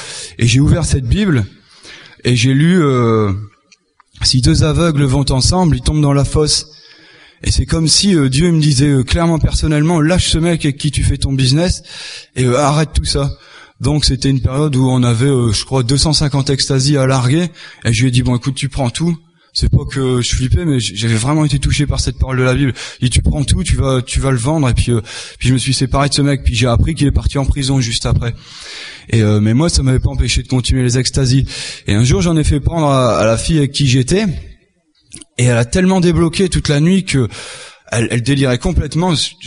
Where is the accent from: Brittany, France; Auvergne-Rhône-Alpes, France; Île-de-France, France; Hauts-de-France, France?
Hauts-de-France, France; Lille; J'ai passé mon enfance à Lille sans mon père. C'est ma grand-mère qui m'a élevé. C'était une dame qui croyait en Dieu, qui avait vraiment la foi.